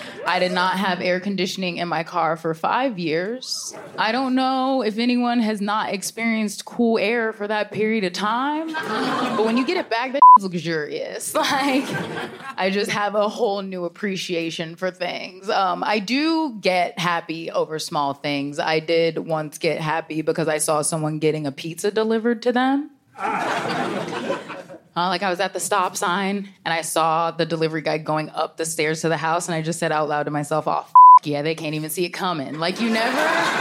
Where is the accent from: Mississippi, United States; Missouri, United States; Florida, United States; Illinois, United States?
Florida, United States; I'm from Florida.